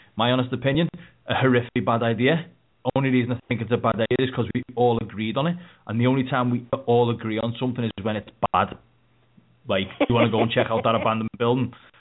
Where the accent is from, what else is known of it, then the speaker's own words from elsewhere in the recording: Mississippi, United States; Because I'm from Mississippi.